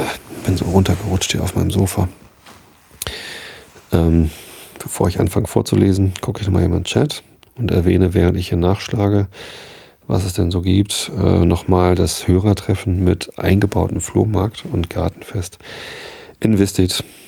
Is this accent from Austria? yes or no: no; Visted, Germany; also born or lived in Hamburg; Ich habe natürlich irgendwie vor meiner Jugend nie in Hamburg gewohnt. Ich bin zwar in Hamburg geboren, Krankenhaus Maria Hilf in Harburg, um genau zu sein. Hab dann aber halt immer in Visted gewohnt.